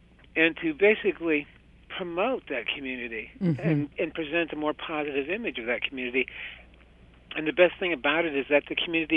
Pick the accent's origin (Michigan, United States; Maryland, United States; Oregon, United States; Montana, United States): Montana, United States; Fort Peck Indian Reservation; I was born and raised on the Fort Peck Indian Reservation in Montana.